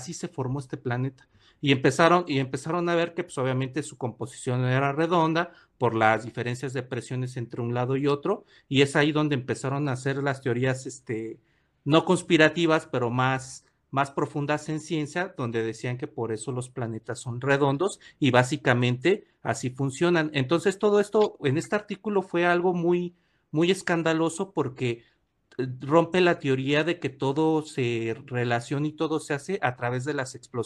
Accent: Guadalajara, Jalisco, Mexico; Yo soy de México, del estado de Guadalajara, Jalisco, la tierra del mariachi.

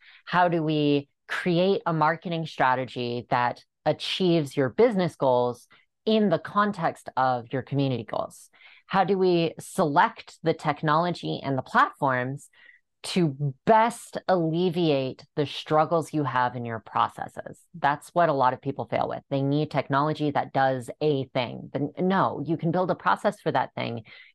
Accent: Cheyenne, Wyoming, United States; now in Fort Collins, United States; I grew up in Cheyenne, Wyoming, hop, skip, and a jump from here in Fort Collins, right? I grew up there.

